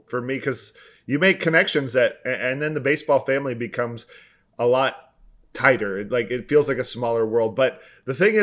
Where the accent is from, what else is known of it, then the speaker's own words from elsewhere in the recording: Arlington, Texas, United States; And, you know, growing up in Arlington.